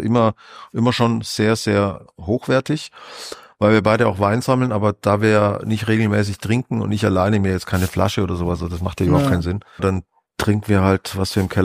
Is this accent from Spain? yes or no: yes; Spain; ich bin ja Spanier, bin ja regelmäßig und bin auch so aufgewachsen, dass am Tisch auch miteinander gesprochen wird